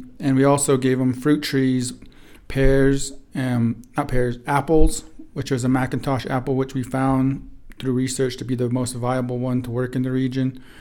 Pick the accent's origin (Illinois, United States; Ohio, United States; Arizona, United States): Arizona, United States; Black Mesa; and I'm originally from Black Mesa, Arizona, in the Four Corners, and I grew up dryland farming and raising livestock.